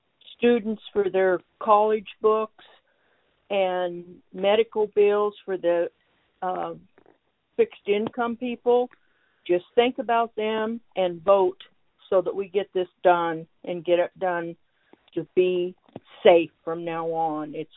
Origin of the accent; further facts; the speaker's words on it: Palmer, Alaska, United States; I'm from Palmer, Alaska